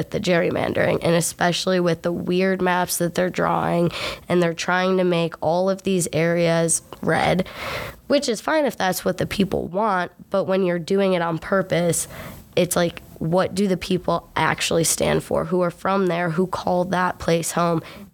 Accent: Brunswick, Ohio, United States; like, I'm from Brunswick, Ohio. So when something's on the ballot for the schools, like, I'm not voting there because I'm registered to vote in Athens

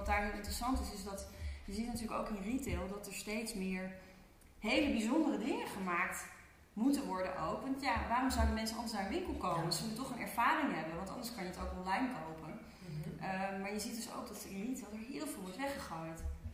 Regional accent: Lelystad, Flevoland, Netherlands; ik ben geboren en getogen in Lelystad.

